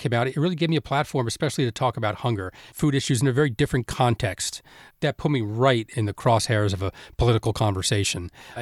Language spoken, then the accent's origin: English; Elizabeth, New Jersey, United States; You know, I grew up in Elizabeth, New Jersey. Grew up in a kind of family where we had to be home every single night for dinner